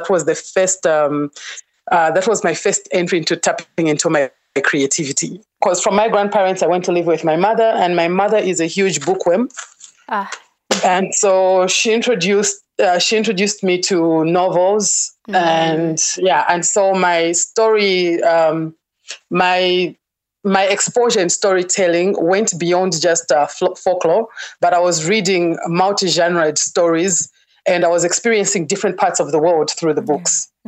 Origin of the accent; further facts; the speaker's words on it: Chipata, Eastern Province, Zambia; from the time I was a kid in the village where I grew up in Chipata, which is the eastern side of Zambia.